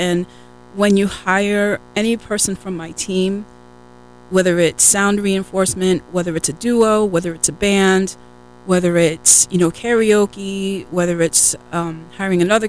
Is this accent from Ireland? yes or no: no; New England, United States; All right, so I'm from New England, right?